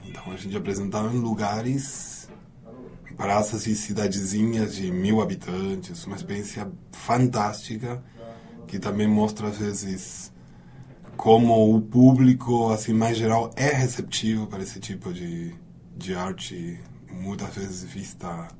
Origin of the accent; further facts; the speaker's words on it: Mar del Plata, Buenos Aires Province, Argentina; Portuguese is a second language; moved away; eu nasci em Buenos Aires, mas eu me considero marplatense, né, que é o ano de vida, já estava morando lá, então toda a minha primeira formação é lá em Mar del Plata.